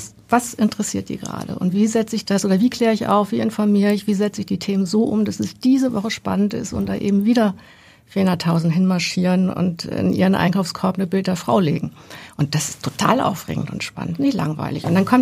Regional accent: Lunestedt, Lower Saxony, Germany; Nee, ich komme aus dem Landkreis Cuxhaven, okay. Und da aus einem kleinen Örtchen namens Lunestedt.

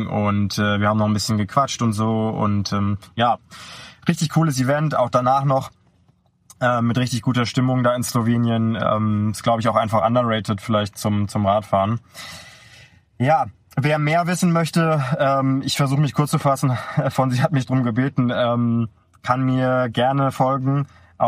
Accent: Berlin, Germany; moved away as an adult; now in Alps; Ich komme gebürtig aus Berlin. Hab dort auch die ersten 25 Jahre meines Lebens verbracht, die letzten 5 bis 6, also ich bin jetzt 31, eher in den Alpen.

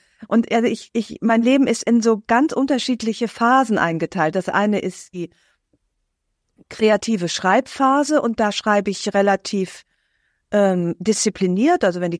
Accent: Aachen, North Rhine-Westphalia, Germany; Ich wollte nie aus meiner Heimatstadt Aachen weg.

